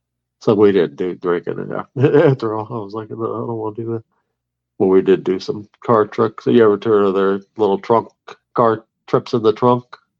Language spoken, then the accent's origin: English; Akron, Ohio, United States; and I grew up in Akron, Ohio.